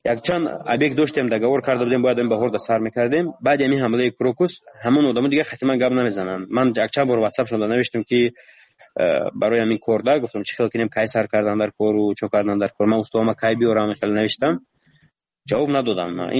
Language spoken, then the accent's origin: Persian; Tajikistan; من تاجیکم از تاجیکستانم.